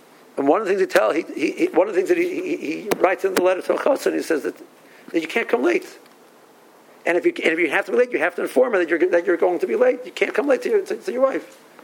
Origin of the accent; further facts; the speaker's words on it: Cleveland, Ohio, United States; now in Silver Spring, United States; I came from Cleveland, went to the out of town. I went to Tel Shiva, which is like, you know, straight, and I ended up in Silver Spring